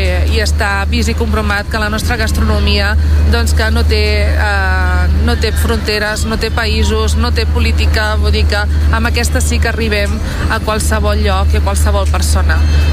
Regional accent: Palau-sator, Catalonia, Spain; a Palau Sator, al meu poble natal.

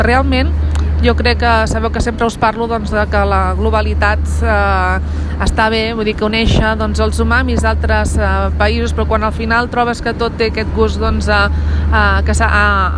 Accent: Palau-sator, Catalonia, Spain; a Palau Sator, al meu poble natal.

